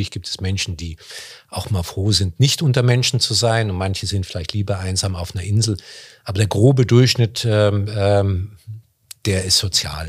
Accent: Germany; Ich habe gestern eine etwas bizarre Todesanzeige gelesen aus dem Ort, wo ich komme, aus Deutschland.

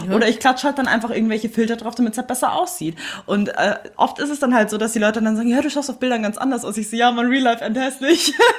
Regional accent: Bavaria, Germany; Das war bei uns in Bayern beispielsweise so die Vorplattform, um mit deinen Leuten halt zu kommunizieren.

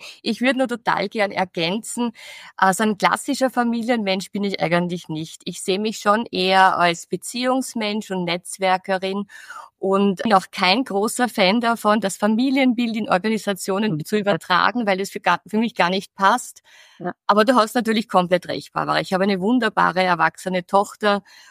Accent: Lower Austria, Austria; ich bin am Land aufgewachsen, im Mostviertel.

